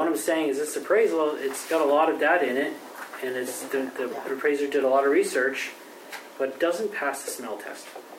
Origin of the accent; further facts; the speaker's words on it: Barrie, Ontario, Canada; I grew up in Barrie, so we used to call it the Lagoo Inn.